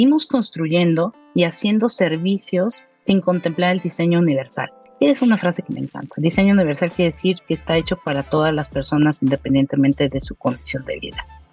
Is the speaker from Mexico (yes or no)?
yes; Mexico; Pues como una mexicana, mujer y madre